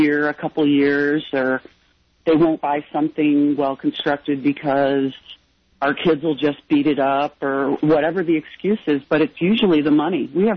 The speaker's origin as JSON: {"language": "English", "town": "Detroit", "region": "Michigan", "country": "United States", "tie": "born or raised there", "said": "Yeah, and even when I grew up in Detroit, and even when in the 70s and whatnot"}